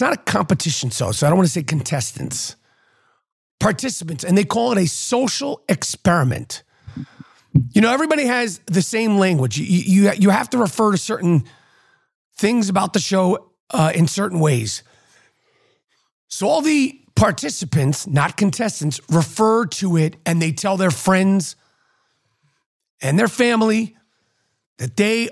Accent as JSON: {"language": "English", "region": "New York", "country": "United States", "said": "I just was, as a New Yorker, it wasn't even specifically about her"}